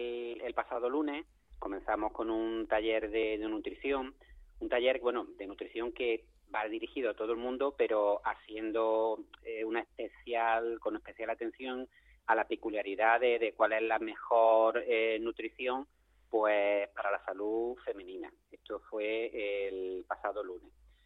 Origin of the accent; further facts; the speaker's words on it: Málaga, Andalusia, Spain; ya que somos malagueños